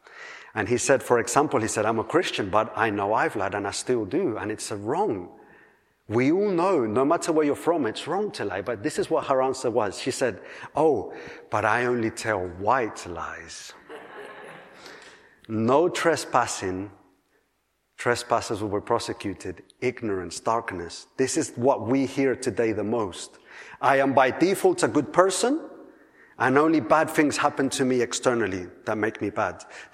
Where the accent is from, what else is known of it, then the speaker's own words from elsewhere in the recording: Colombia; I come from Colombia